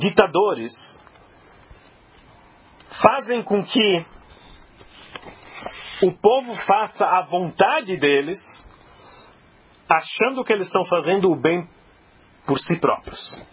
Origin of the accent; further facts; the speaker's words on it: Brazil; para mim, como brasileiro, interessa dizer que nós somos os pioneiros, nós somos o máximo, os mais inteligentes